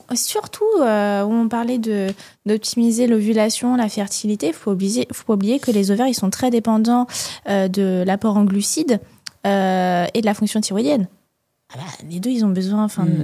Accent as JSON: {"language": "French", "region": "Brittany", "country": "France", "said": "Je suis bretonne, mais je dis oui quand même."}